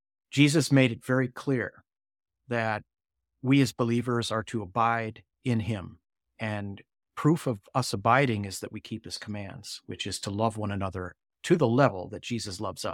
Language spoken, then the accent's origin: English; United States; Yeah, I'm an American, and my government, most of the government, is vying for a ceasefire.